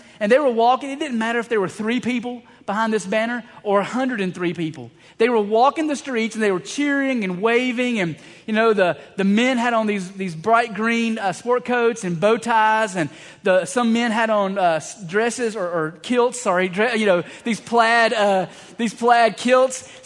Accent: Atlanta, Georgia, United States; now in Savannah, United States; And I said, listen, I'm from Atlanta. It's a pretty big city.

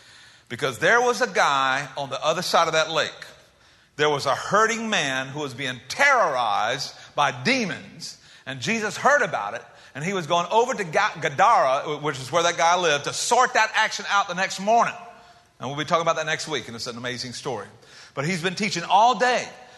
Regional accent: South Carolina, United States; I grew up in South Carolina, where all the really godly people grew up. But anyway, I grew up near Lake Moultrie in South Carolina.

